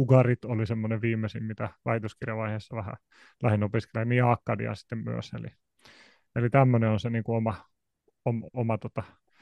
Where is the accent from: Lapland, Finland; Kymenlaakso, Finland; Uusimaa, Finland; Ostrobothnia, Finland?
Ostrobothnia, Finland; Jakobstad; first language Finnish; suomi on mun äidinkieli, mutta sitten mä oon kotoisin tuolta ruotsinkieliseltä Pohjanmaalta, eli Pietarsaaresta, niin olen kasvanut hyvin niin kuin kaksikielisessä ympäristössä ja ollut kielikylvyssä itse asiassa ihan päiväkodista asti